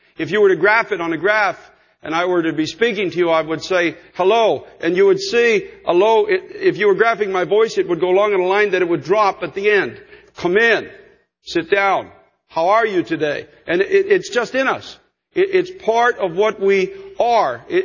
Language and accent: English; Canada; accent: Canadian; I have certain things in the way that I speak that identify me as Canadian.